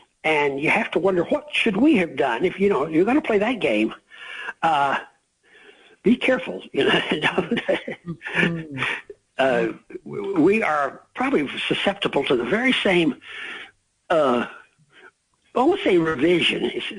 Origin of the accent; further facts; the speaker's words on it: Dallas, Texas, United States; But, you know, I grew up in Texas, which was, you could argue, was it South or West or what?